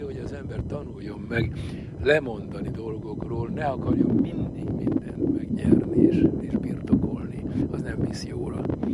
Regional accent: Slovakia; felvidéki származású vagyok amúgy

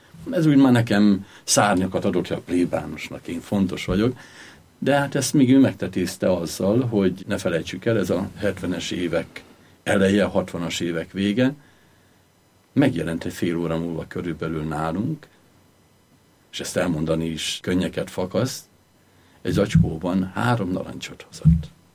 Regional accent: Szabolcs-Szatmár-Bereg, Hungary; ahol felnőttem, hiszen Nyírség nem egy mezőgazdaságilag is termékeny vidék

